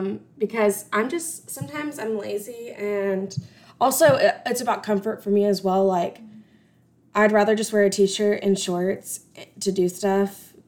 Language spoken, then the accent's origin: English; Austin, Texas, United States; But we live in Texas. I'm from Austin, so it doesn't get very cold